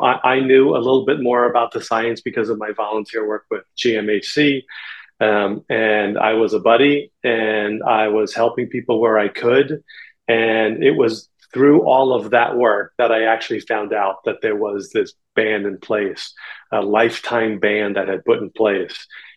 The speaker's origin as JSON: {"language": "English", "region": "New York", "country": "United States", "said": "So when I moved back to New York, I'm a New Yorker."}